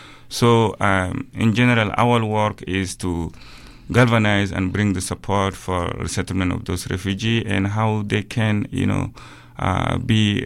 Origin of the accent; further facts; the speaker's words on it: Chad; originally from Chad, Central Africa.